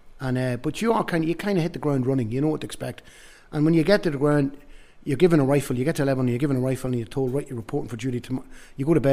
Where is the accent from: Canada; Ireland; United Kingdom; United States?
Ireland; but we're Irish, and we're very proud to be Irish. Remember, I'm half Italian.